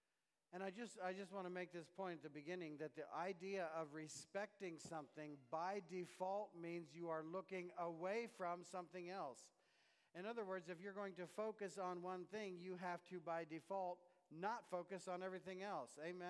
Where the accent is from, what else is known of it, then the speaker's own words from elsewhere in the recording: Pennsylvania, United States; also born or lived in North Carolina / Iowa; I come from Pennsylvania, and before that, North Carolina, and before that, Iowa, and I think before that, heaven.